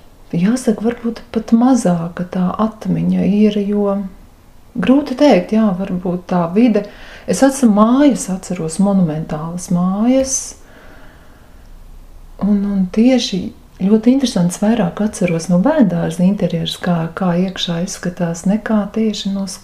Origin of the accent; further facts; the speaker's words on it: Saulkrasti, Saulkrasti Municipality, Latvia; also born or lived in Riga; Es Rīgā dzimu, es dzimu Stradiņu slimnīcā. Nu, un tālāk, kā man atveda mājās, un tālāk tā dzīve vairāk vai mazāk ir saukrastos pagājusi.